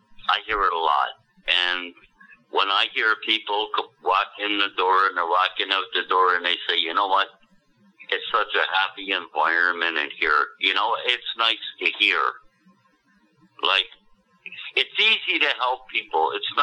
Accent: Prince Edward Island, Canada; born there; now in Ontario, Canada; I was born in Prince of Rhode Island. I come up to Ontario in 1979.

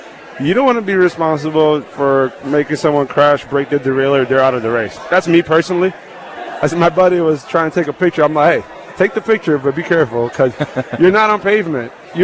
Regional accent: Chicago, Illinois, United States; Okay, I'm from Chicago. We have the lake breeze.

